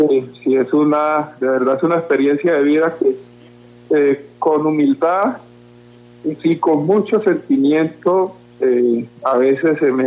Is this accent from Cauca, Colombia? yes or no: no; Chocó, Colombia; born there; Yo nací en un río, en el Chocó, en un río que se llama Bebará. Allá nací en un universo de una familia muy grande. Nosotros fuimos 43 hermanas